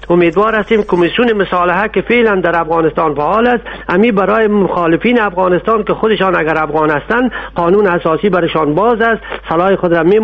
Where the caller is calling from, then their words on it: Germany; از آلمان هستم.